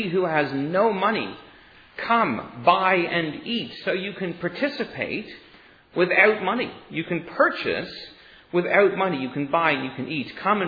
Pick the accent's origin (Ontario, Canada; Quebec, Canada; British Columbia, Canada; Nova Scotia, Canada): British Columbia, Canada; we used to have a Chinese laundry down the road from us where I grew up in British Columbia.